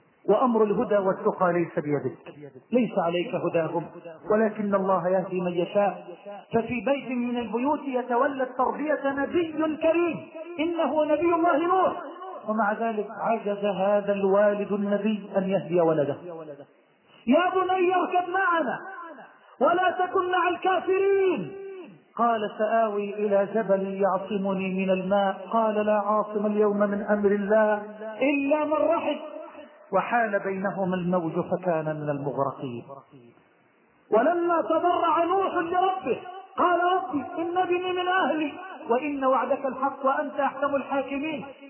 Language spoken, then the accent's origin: Arabic; Egypt; بلدنا مصر